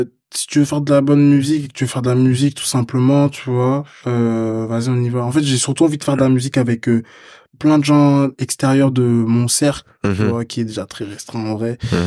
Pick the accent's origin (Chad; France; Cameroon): France; Rennes, Brittany; Enfin, moi, je viens de Rennes, tu vois.